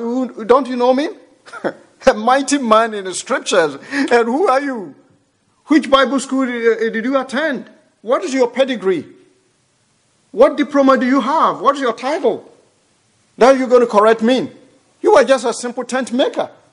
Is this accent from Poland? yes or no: no; Ghana; English is a second language; I'm from Ghana. My accent, you can tell my accent.